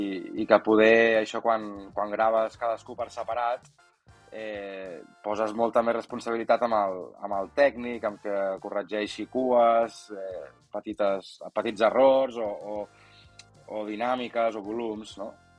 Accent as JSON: {"language": "Catalan", "region": "Catalonia", "country": "Spain", "said": "crec que som tots catalans, els músics"}